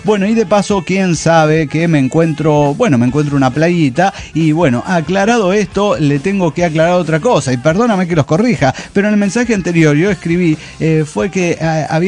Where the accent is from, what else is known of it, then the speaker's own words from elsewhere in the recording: Argentina; now in Brazil; Gaúcho soy, pues vengo de Argentina.